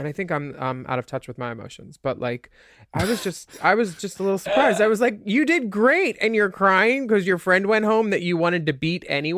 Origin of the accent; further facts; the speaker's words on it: New York, United States; I'm from New York.